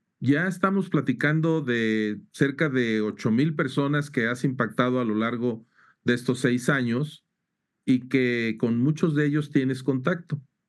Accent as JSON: {"language": "Spanish", "country": "Mexico", "said": "¿En dónde fue que nos perdimos como mexicanos?"}